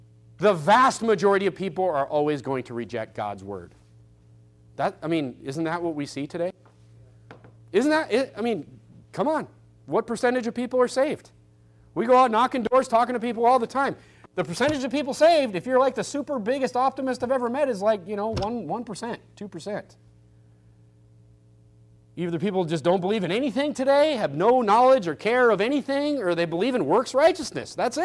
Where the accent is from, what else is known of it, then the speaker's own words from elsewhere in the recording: United States; You know, as an American, you need to kind of understand this, okay?